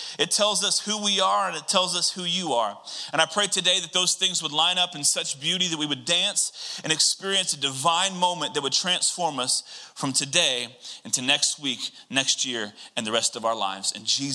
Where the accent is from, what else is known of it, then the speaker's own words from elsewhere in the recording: Iowa, United States; But I have this issue in like when I grow a beard, people automatically think I'm not from Iowa.